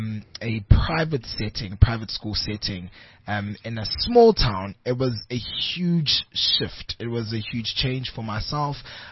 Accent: Pretoria, Gauteng, South Africa; also born or lived in Soweto / Nelspruit; I was born in Soweto, Deep Kloof Zone 2. And then my parents and myself and my younger siblings moved to Pretoria. And then because of work purposes, my parents had to move down to Nelspruit.

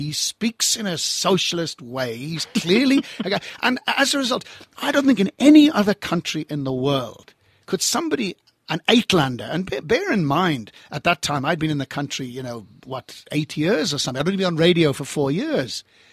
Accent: Ireland; Well, I mean, I'm Irish because I was born and bred there.

